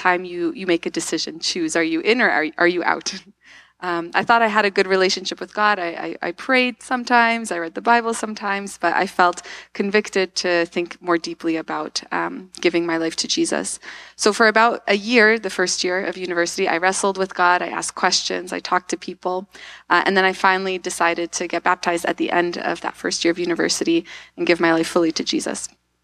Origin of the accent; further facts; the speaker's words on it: Toronto, Ontario, Canada; I grew up in Toronto in a non-Christian home